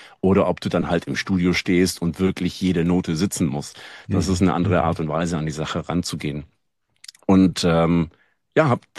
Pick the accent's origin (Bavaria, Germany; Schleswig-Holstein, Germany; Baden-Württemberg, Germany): Baden-Württemberg, Germany; Und wir kommen ja beiden aus dem Schworbeländle